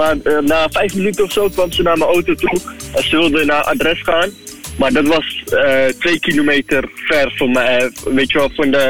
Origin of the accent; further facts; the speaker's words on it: Iraq; Terwijl ik niet eens op een Italiaan lijk en ik ben gewoon Irakees.